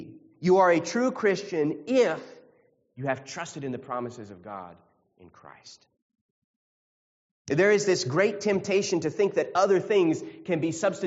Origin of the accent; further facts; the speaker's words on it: United States; Maybe just because we're American and we're so individualistic.